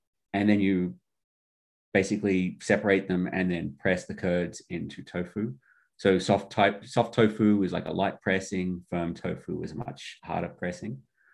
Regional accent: Australia; So as an Aussie, and that's being our national dessert, I say that's good.

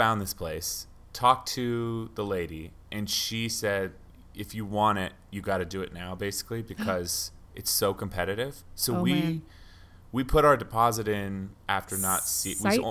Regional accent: California, United States; now in Los Angeles, United States; so I'm from the Bay Area, which is like San Francisco Bay Area in California, but we live

